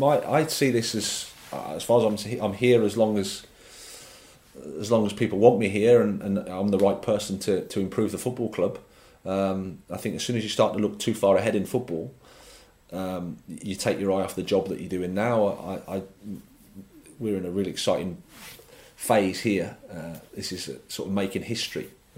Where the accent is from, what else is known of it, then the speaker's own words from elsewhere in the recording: England, United Kingdom; I'm an Englishman